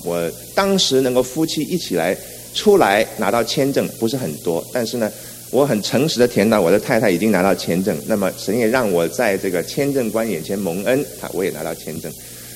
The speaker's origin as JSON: {"language": "Chinese", "region": "Shanghai", "country": "China", "tie": "born or raised there", "said": "我小时候在上海跟他住在一起的时候"}